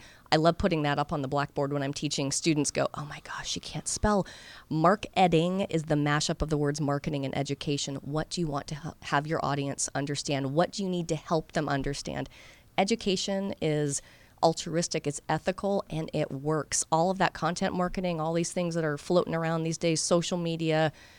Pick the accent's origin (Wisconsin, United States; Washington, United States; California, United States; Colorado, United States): California, United States; I'm from California. I'm big into recycling.